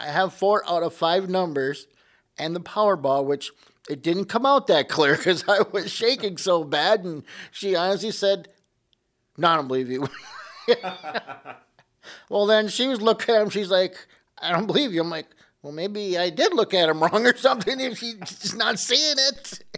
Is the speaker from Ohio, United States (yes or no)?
no; Wisconsin, United States; I'm a nobody from Wisconsin, you know? And I'm like, holy man, I'm a hick from the backwoods.